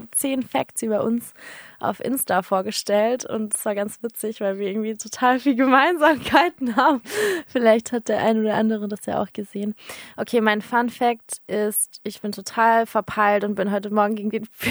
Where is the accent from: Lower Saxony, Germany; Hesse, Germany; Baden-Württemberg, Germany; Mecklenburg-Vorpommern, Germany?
Baden-Württemberg, Germany; Freiburg; Wenn wir gerade schon bei Städten sind, ich komme aus Freiburg.